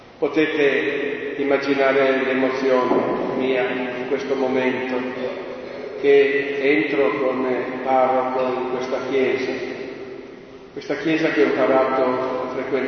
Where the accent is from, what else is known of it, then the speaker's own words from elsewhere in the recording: Milan, Lombardy, Italy; born there; E anche se io sono nato a Milano, mi sono sempre considerato figlio di questa terra.